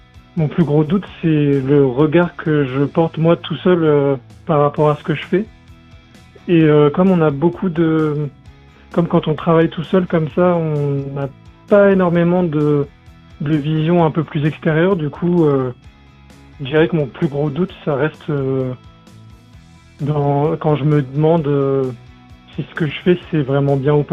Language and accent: French; Normandy, France; now in Paris, France; Je vis, par exemple, à Paris. Moi, là-bas, je suis normand, je suis pas trop grande ville